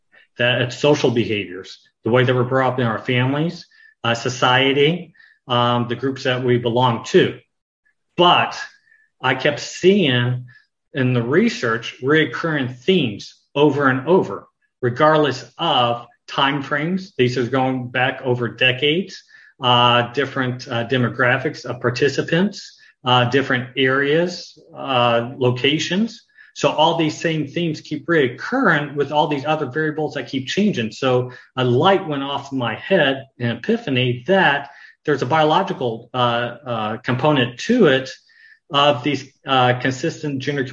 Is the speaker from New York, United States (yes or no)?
no; Bedford, Texas, United States; I grew up in Texas, in Bedford, Texas, which isn't too far away from the DFW airport. My mom was a flight attendant for a number of years, so we always had to live close to a large international airport.